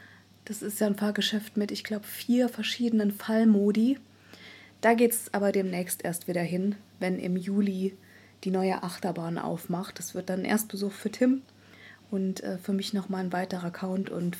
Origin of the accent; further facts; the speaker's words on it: Trier, Rhineland-Palatinate, Germany; also noch mal wärmer als in meiner Heimat, in der Trierer Gegend.